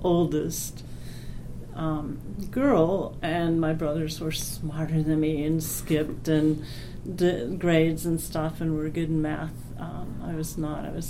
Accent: Skokie, Illinois, United States; also born or lived in Chicago / Glencoe; Oh, I was born in Chicago, Illinois in 1951 and grew up in and around the city in the northern suburbs of Skokie. And when I was a sophomore in high school, my parents moved to Glencoe.

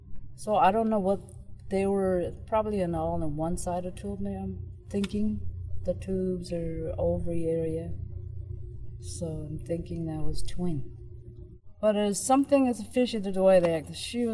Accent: South Korea; English is a second language; now in United States; When I was growing up in Korea, we babysat everybody's baby.

